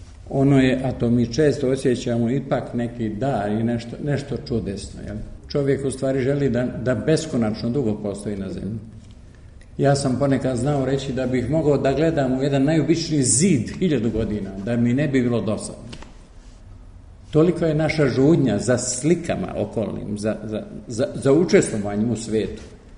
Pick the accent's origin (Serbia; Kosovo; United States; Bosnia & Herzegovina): Bosnia & Herzegovina; Ja inače potičem iz Skenderovog i Ćopićevog zavičaja, iz okolne planine Grmeće.